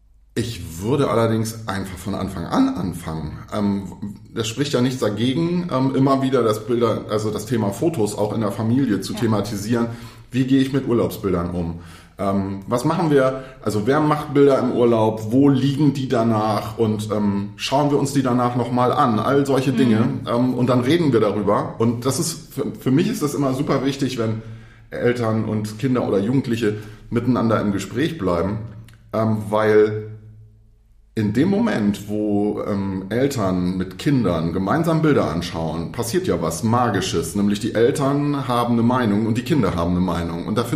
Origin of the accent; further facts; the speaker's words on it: Schleswig-Holstein, Germany; Ich komme aus Schleswig-Holstein.